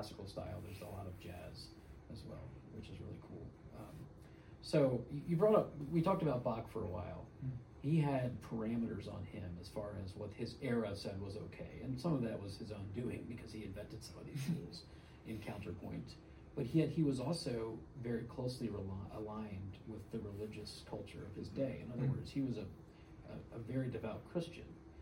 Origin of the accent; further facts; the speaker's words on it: West Chester, Pennsylvania, United States; My hometown of Pennsylvania